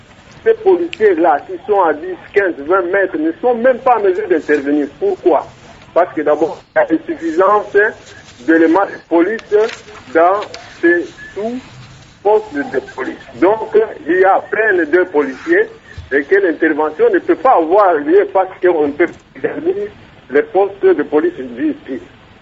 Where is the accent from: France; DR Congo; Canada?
DR Congo; Kinshasa; on a vécu, on a grandi à Kinshasa